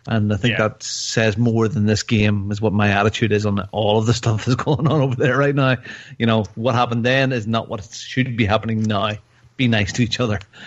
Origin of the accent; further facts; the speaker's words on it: northern Mexico, Mexico; Thank God I'm from Northern Mexico.